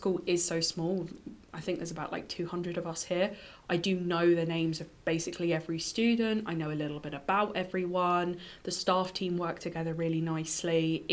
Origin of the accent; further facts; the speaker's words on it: Worthing, South East England, United Kingdom; So I was born in Worthing Hospital. I've lived here my whole life. For a couple of years when I was at uni, I lived in Bournemouth. But besides that, I've always lived here.